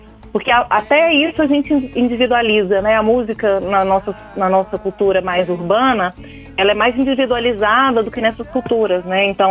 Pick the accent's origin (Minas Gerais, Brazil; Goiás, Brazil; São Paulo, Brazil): Goiás, Brazil; Goiânia; also born or lived in Barra do Garças; now in Brasília, Brazil; Isso, eu passei metade da minha infância em Goiânia e metade no Mato Grosso, em Barra do Garças, Mato Grosso.